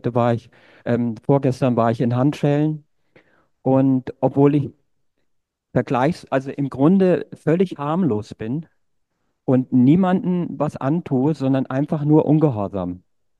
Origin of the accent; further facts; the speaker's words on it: Kaufungen, Hesse, Germany; hier aus der örtlichen Widerstandsgruppe. Ich komme aus Kaufungen.